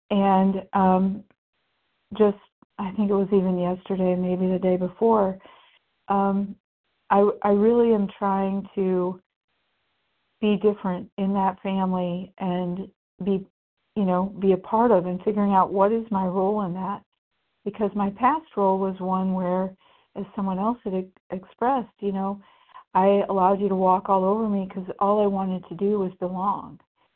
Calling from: Indiana, United States; in covering in Indiana now.

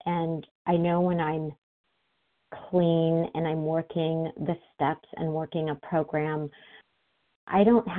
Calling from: Foster City, California, United States; from California, and I'm calling from Foster City, California.

